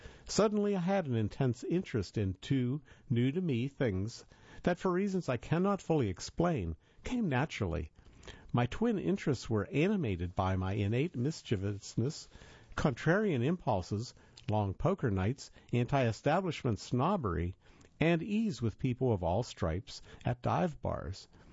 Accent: Wisconsin, United States; a two-year school just to smuggle myself into the University of Wisconsin, a four-year school in my hometown.

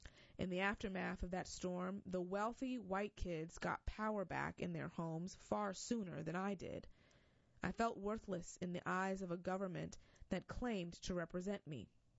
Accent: Miami, Florida, United States; As a Latino kid born and raised in Miami, I've known about the threats of a warming world for as long as I've been alive.

